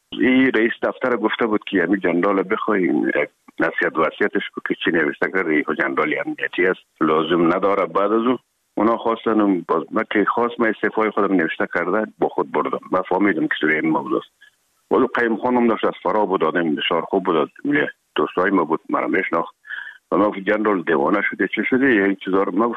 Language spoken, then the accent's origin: Persian; Herat, Afghanistan; مدتی که ما در کابل آمدیم، خود زمان از هرات که آمدیم به اکادمی نظامی